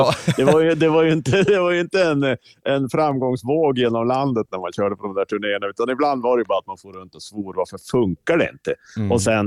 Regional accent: Västerbotten County, Sweden; Jag är uppvuxen i Västerbotten.

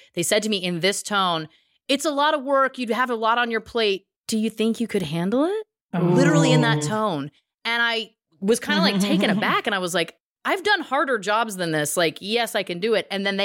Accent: Canada; I'm Canadian and I was in Toronto in the comedy world

